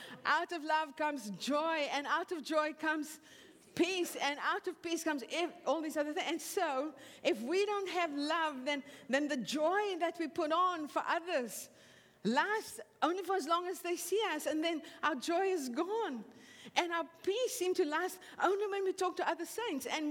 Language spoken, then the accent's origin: English; South Africa; Clearly I'm from South Africa.